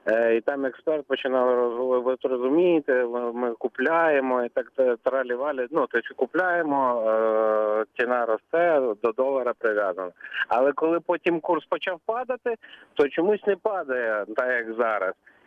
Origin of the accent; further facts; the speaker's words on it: Kyiv, Ukraine; я з Києва.